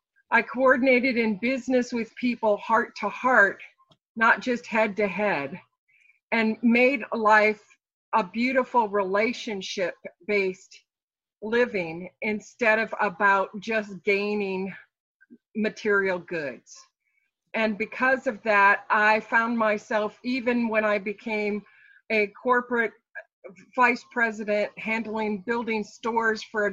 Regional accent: Midwest, United States; You know, I grew up in the Midwest, and my family was always one who had conversations around the dinner table.

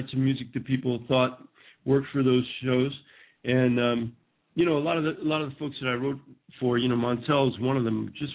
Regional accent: Nyack, New York, United States; I used to play where I grew up in Nyack, New York. I used to play at a small club there called The Office.

